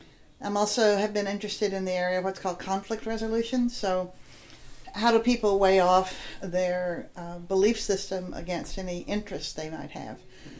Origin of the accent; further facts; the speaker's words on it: Cleburne, Texas, United States; I was born in the Valley, but grew up in Cleburne, Texas, south of Fort Worth.